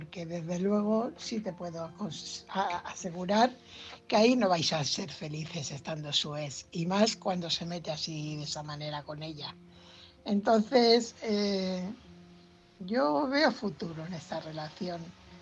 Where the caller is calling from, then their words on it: Fuenlabrada, Community of Madrid, Spain; corresponsal de Fuenlabrada.